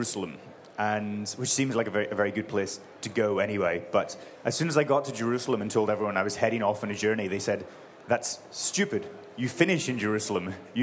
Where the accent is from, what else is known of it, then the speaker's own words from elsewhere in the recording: Northern Ireland, United Kingdom; I'm from Northern Ireland, so it's not somewhere that I grew up particularly familiar with.